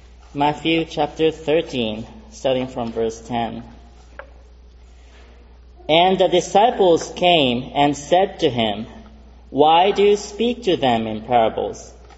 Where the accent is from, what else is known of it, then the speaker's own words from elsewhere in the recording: Kobe, Hyogo, Japan; English is a second language; I'm from Japan with my wife, and we're from one of the congregations we have as a Japan Presbytery in Kobe.